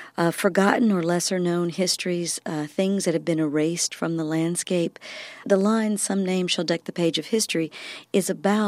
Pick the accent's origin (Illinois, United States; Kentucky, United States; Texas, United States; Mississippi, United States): Mississippi, United States; my native land, my home state, Mississippi, my region, the Deep South, hurt me into poetry.